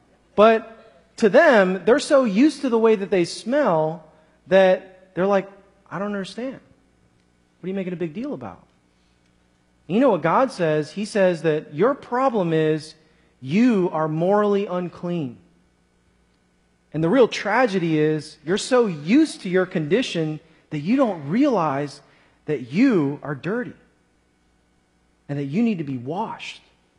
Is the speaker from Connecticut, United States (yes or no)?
no; Chicago, Illinois, United States; Growing up in Chicago, I'd always take public transit.